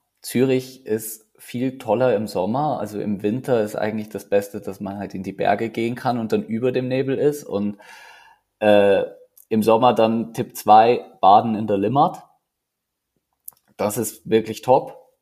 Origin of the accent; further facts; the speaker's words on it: Neumarkt, Bavaria, Germany; für die Sektion Neumarkt, wo ich aufgewachsen bin.